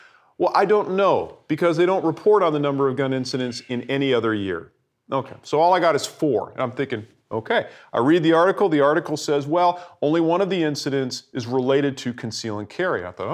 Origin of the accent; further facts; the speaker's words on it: San Diego, California, United States; I would have laughed about that growing up in San Diego. Now that I'm in Texas